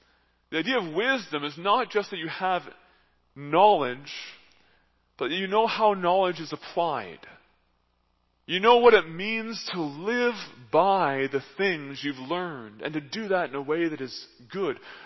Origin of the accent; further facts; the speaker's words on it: Canada; now in United States; I once was in a home, and I'm a Canadian, I was in a home in the U.S.